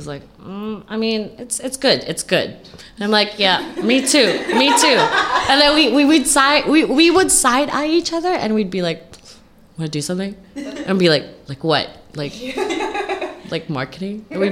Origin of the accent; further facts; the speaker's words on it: Hong Kong; I'm born and raised in Hong Kong.